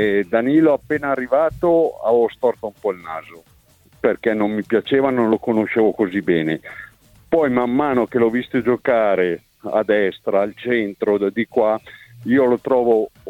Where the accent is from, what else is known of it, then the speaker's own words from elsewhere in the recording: Como, Lombardy, Italy; io sono un comasco